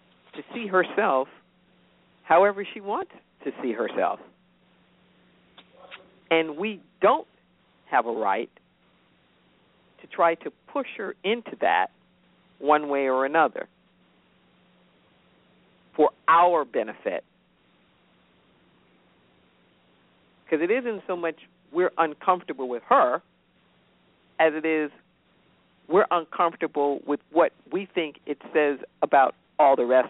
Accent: United States; Oh, I'm an American. There's no question about that.

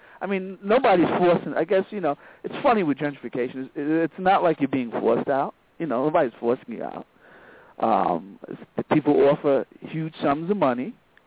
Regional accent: Brooklyn, New York, United States; And it's funny, I grew up in Brooklyn.

